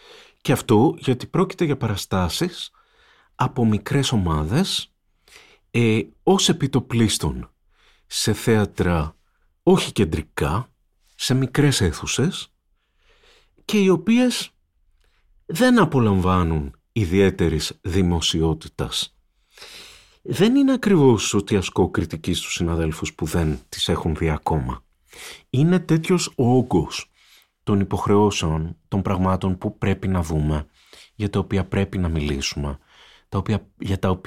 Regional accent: Peloponnese, Greece; είμαι ένας κριτικός από τη Μάνη

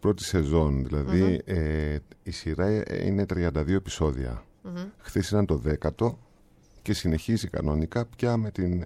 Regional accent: Nicosia, Nicosia District, Cyprus; born there; Εκεί γεννήθηκα στη Λευκωσία.

